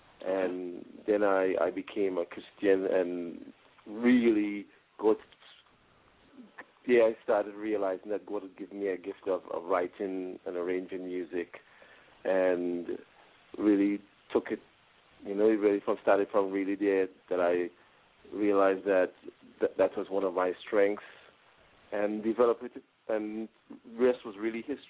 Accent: Trinidad & Tobago; Well, I'm originally from Trinidad, Trinidad Tobago, and I actually before I became a Christian, I was in the Rastafarian movement

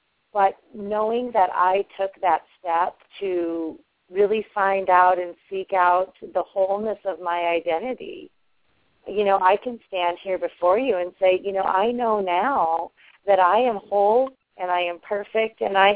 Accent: United States; And as an American adoptee, I have, you know, we have more of a privilege perhaps to be reunified

